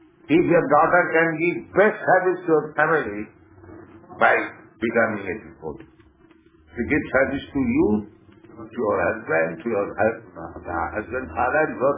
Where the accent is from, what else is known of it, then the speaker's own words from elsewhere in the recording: India; I am from India.